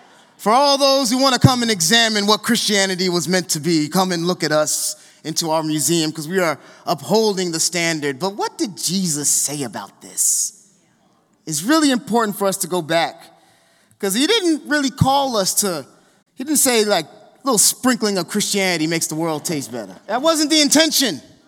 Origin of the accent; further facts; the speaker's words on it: New York, United States; Hey, I'm from New York.